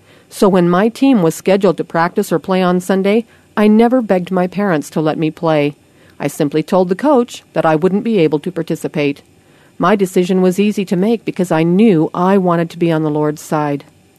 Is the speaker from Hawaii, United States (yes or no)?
yes; Hawaii, United States; Growing up in Hawaii, I had many friends from different countries, Japan, China, Korea, Samoa, Tonga, and the Philippines.